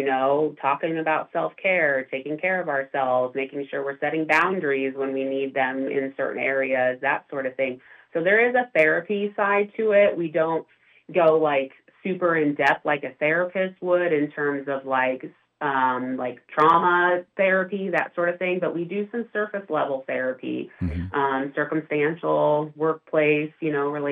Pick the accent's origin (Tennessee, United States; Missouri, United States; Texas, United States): Tennessee, United States; Knoxville; No, I'm actually from the Knoxville area. I graduated from Knoxville.